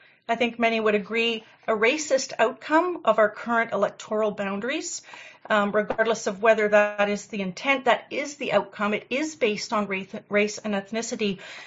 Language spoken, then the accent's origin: English; Surrey, British Columbia, Canada; also born or lived in Vancouver; now in New Westminster, Canada; I'm a resident of New Westminster in the Sapperton neighborhood. I was raised in Surrey and I lived in Vancouver before moving to New Westminster about 12 years ago.